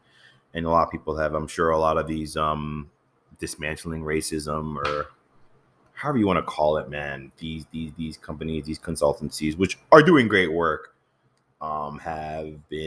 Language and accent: English; Haiti; I'm from Haiti.